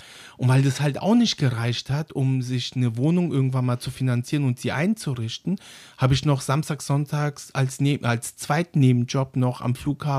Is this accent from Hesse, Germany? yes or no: yes; Frankfurt am Main, Hesse, Germany; Und da ist natürlich auch das Thema, wo ich dann sage, ja, Frankfurt am Main ist meine Heimat.